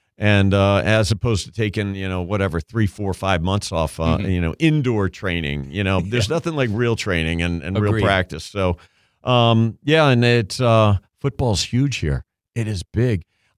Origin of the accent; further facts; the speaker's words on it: Washington, District of Columbia, United States; I'm from Washington, D.C., grew up there, went to school there.